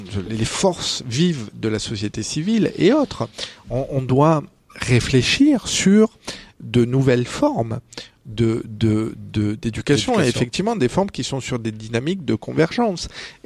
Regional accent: Fuveau, Provence-Alpes-Côte d'Azur, France; also born or lived in Quebec; comme je suis quand même natif de la région, parce que je suis né à Fuveau, juste à côté de Gardanne

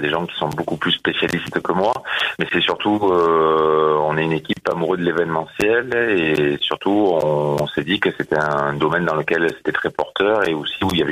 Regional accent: Carpentras, Provence-Alpes-Côte d'Azur, France; Déjà, je suis natif de Carpentras.

